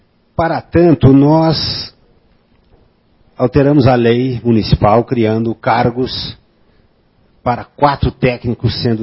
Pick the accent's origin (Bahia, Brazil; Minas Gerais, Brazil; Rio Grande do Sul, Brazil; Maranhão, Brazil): Rio Grande do Sul, Brazil; Soledade; Eu sou gaúcho de Soledade, no Rio Grande do Sul.